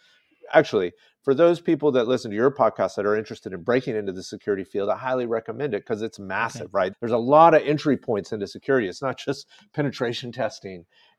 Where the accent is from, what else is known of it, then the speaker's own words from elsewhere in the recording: Atlanta, Georgia, United States; I grew up in Atlanta, Georgia, but rural Georgia, where I spent much of my time, is very different.